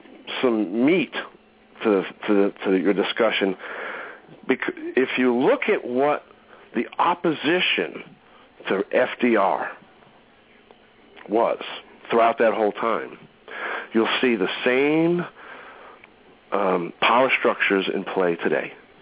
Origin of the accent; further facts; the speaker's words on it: Massachusetts, United States; all about it. I grew up in Massachusetts.